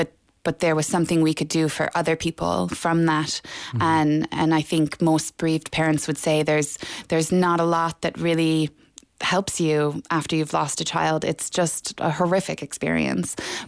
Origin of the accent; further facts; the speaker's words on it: United States; now in Ireland; My husband's from Ennis Diamond, but obviously I'm from the States